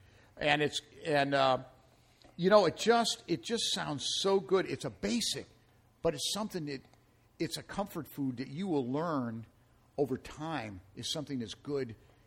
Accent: Ireland; I mean, of course, being Irish, it was staple in our diet at home.

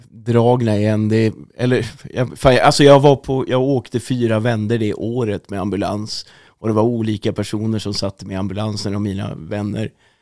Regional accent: Luleå, Norrbotten County, Sweden; Vi är från Luleå från början

